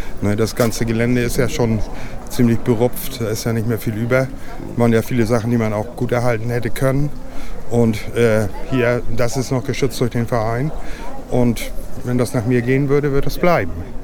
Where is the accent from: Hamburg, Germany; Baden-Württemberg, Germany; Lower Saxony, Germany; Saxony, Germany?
Hamburg, Germany; born there; now in Itzehoe, Germany; Nee, gebürtig aus Hamburg.